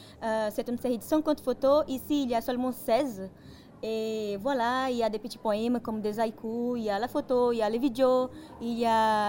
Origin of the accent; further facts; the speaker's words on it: Brazil; now in Grenoble, France; je suis de l'Amazonie brésilienne.